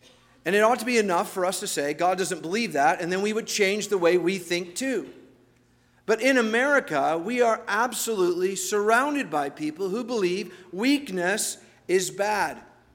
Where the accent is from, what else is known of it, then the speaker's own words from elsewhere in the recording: United States; Because I am an American, and that's how we live.